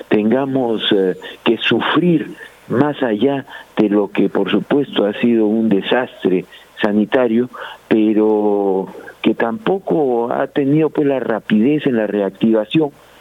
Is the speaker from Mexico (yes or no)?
no; Peru; Y entonces yo le pongo un sentido de urgencia a toda esta situación como peruano.